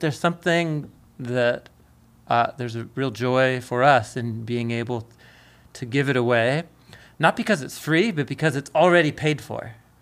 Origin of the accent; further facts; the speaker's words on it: Portland, United States; maybe it's growing up in Portland or in skateboard culture.